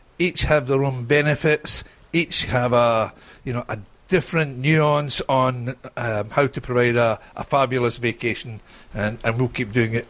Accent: Scotland, United Kingdom; now in United States; I'm from Fife in Scotland, but currently living in the United States.

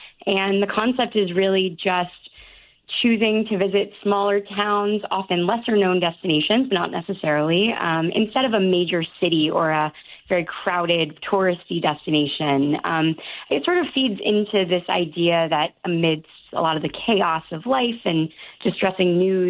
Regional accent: Louisiana, United States; I grew up in Louisiana, so the Panhandle was a big vacation destination for my family

